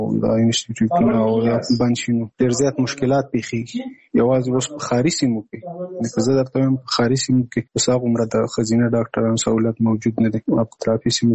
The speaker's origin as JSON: {"language": "Pashto", "region": "Nangarhar", "country": "Afghanistan", "lives_now": "Kabul, Afghanistan", "said": "زموږ کور په ننګرهار کې دی زه په کابل کې یم"}